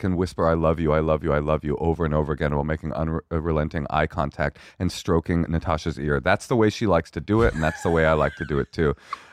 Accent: California, United States; No, it's like, first of all, I'm from California. And we eat hummus, okay?

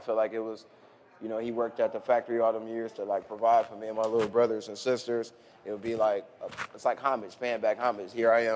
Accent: Ohio, United States; I'm like, no, okay, I'm from Ohio.

